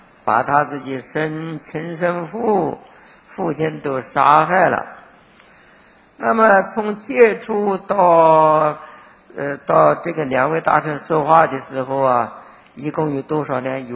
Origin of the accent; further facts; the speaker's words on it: China; 就等于我们中国人讲跟人家辩论